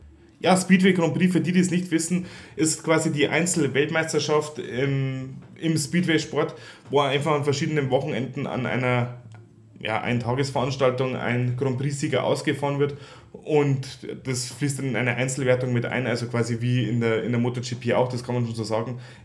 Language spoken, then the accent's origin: German; Bavaria, Germany; als Bayer